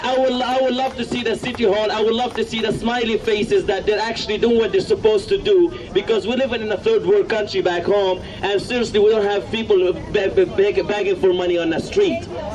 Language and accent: English; Lebanon; now in Hamilton, Canada; I'm an immigrant from Lebanon, 8 years in Canada. I love Canada and I love Hamilton. It's always going to be my hometown.